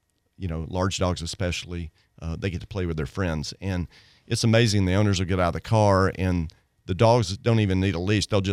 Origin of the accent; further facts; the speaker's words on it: Tupelo, Mississippi, United States; I was raised around Tupelo, Mississippi, went to Ole Miss and got a degree in pharmacy